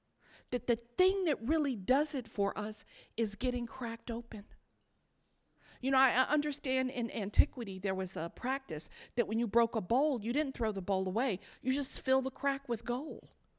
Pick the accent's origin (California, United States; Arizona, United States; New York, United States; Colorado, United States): New York, United States; I come from New York where we drink until 4, right?